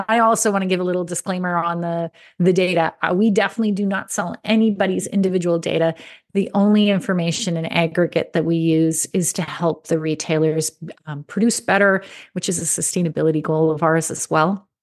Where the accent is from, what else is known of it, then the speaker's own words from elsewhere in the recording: Alberta, Canada; also born or lived in Ontario; So I'm a proud Alberta girl, but no, I was born in Ontario and I came back to Ontario. And so, yeah, I'm in Ontario right now.